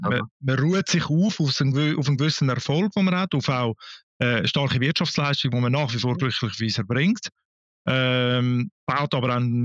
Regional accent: Zürich, Zurich, Switzerland; Ich bin ja selber Zweitgenerationler. Ich bin als Baby erst in die Schweiz gekommen, aufgewachsen, Zürich ist aber meine Heimat

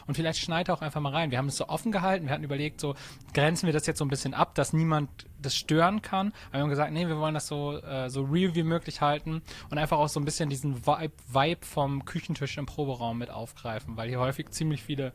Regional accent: Bremen, Germany; Wir kommen aus Bremen, sind sesshaft in Bremen hier.

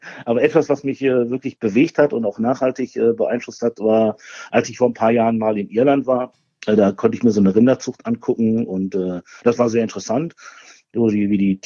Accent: Bochum, North Rhine-Westphalia, Germany; ich komme aus Bochum. Ich bin auch gebürtiger Bochumer und Ruhrpottler mit ganzem Herzen. Und ich lebe auch weiterhin in Bochum und ich möchte auch gerne hier leben bleiben. Ich bin 48 Jahre alt

